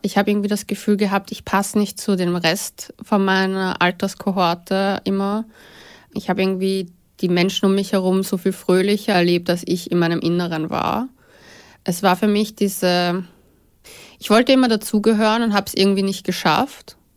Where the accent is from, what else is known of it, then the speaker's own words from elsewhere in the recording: Vienna, Austria; Ich bin in Wien aufgewachsen.